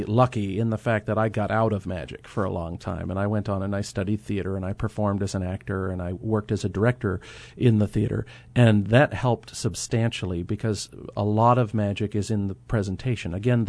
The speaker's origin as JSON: {"language": "English", "town": "Derry", "region": "New Hampshire", "country": "United States", "tie": "born or raised there", "said": "The church that I went to, I grew up in Derry, New Hampshire."}